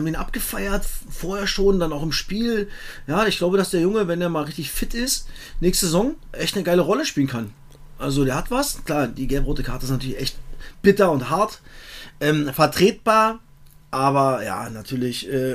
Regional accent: East Germany, Germany; Bei uns im Osten Plinz hieß das.

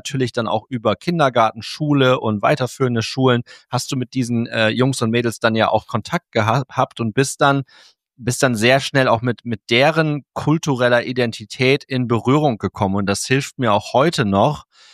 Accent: Cloppenburg, Lower Saxony, Germany; Ich bin in Kloppenburg groß geworden und wir hatten auch bei uns damals, ich meine, ich bin in den 80ern geboren und dann in den 90ern groß geworden

